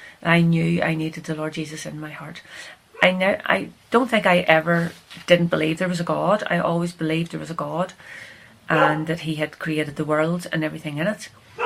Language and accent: English; Belfast, Northern Ireland, United Kingdom; born there; I was born in Belfast … I went to live up the Knocka when I was about 7 years old.